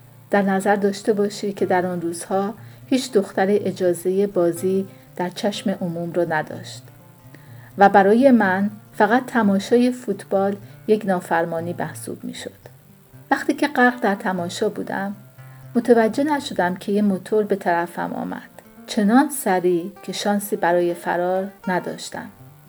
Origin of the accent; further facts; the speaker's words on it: Iran; من در کشور ایران بزرگ شدم.